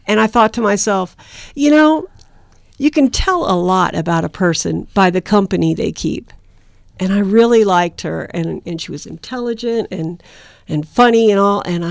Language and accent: English; St. Petersburg, Florida, United States; And I said, well, I don't know Tampa that well. I'm from St. Pete.